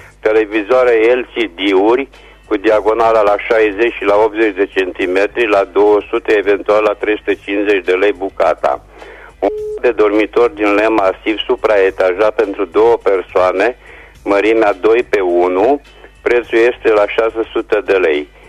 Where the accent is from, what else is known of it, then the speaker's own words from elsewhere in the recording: Reșița, Caraș-Severin, Romania; sunt din Reșița